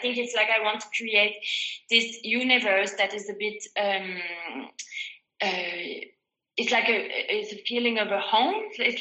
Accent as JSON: {"language": "English", "town": "Montreal", "region": "Quebec", "country": "Canada", "first_language": "French", "second_language": "English", "moved": "as an adult", "lives_now": "Glasgow, United Kingdom", "said": "as you can tell probably from what I'm speaking, I'm originally French, but I'm actually originally French-Canadian, so I'm from Montreal. Yeah. So I've grown up bilingual. Of course, my mother tongue is French, though. But I moved to Glasgow to do my MFA in 2010."}